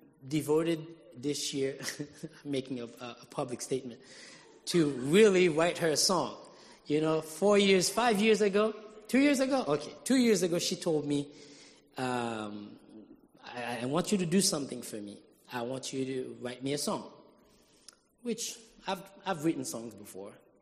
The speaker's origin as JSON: {"language": "English", "country": "Haiti", "tie": "born or raised there", "said": "She grew up in Haiti. I grew up in Haiti. We met there."}